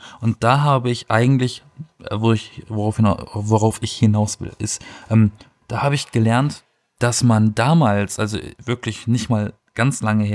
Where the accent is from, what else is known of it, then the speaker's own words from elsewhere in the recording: Baden-Württemberg, Germany; Ich meine, ich komme aus dem Schwarzwald, ne?